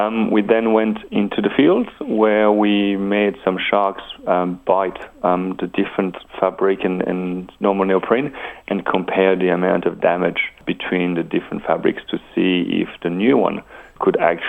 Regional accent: Wallonia, Belgium; moved away; haven't spoken any Dutch for about 18 years, and even when I left Belgium, my Dutch wasn't that great. I'm from the French side.

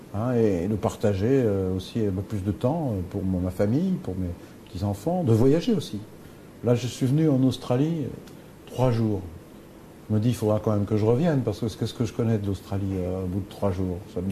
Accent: France; en tant que Français

